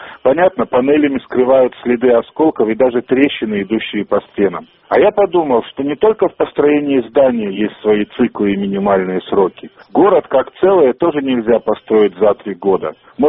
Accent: Shali, Chechnya, Russia; Вообще-то в детстве я не очень хорошо знал Грозный. Я родился и жил в Шали. Для нас, сельских ребят, город это был какой-то другой, малопонятный мир.

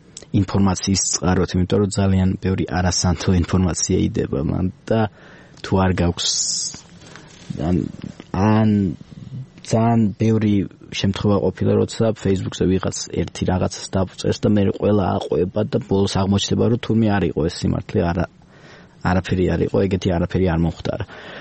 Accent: Tbilisi, Georgia; born there; მაგრამ მე რაც ცხოვრობ, მე რაც დავიბადე, დიდად მწვანე არ იყო და ეხა საერთოდ არ ვიცი რა ემსგავსება თბილისი ამდენი ხეების მოჭრით

